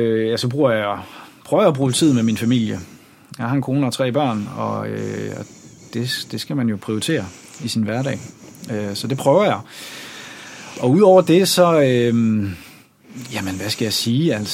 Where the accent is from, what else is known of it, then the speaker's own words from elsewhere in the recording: Bornholm, Capital Region of Denmark, Denmark; now in Copenhagen, Denmark; Jeg er 40 år og er født og opvokset på Bornholm, og har mine kirkelige rødder i det, der hedder Evangelisk Luthersk Missionsforening.